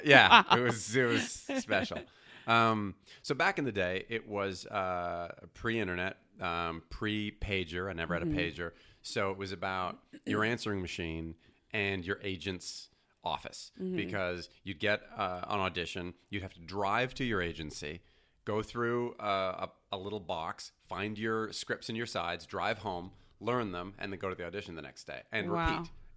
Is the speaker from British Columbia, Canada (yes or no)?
no; Montreal, Quebec, Canada; what the shock was is I came from Montreal's very similar to New York in that no one has a car.